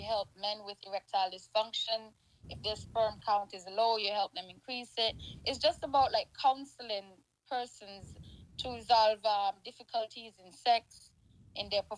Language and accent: English; St. Kitts & Nevis; I'm from the Caribbean island, the lovely Caribbean island of St. Kitts and Nevis.